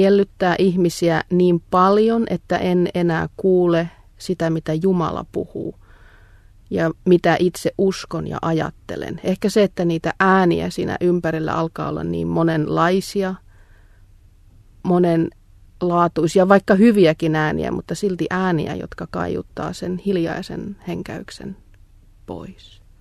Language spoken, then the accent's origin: Finnish; Hartola, Päijät-Häme, Finland; Olen syntyisin itäisestä Hämeestä, Hartalasta, pienestä maaseutupitäjästä, kasvanut maaseudun arvoilla, rauhallisessa pienessä kylässä, ja se on luonut elämälle pohjaa tuleville päiville. Monenlaista on mahtunut matkaan ja useassa eri maassa olen asunut